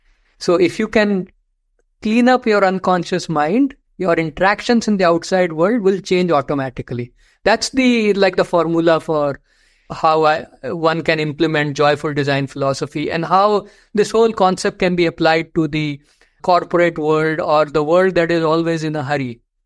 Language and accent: English; India; Growing up in India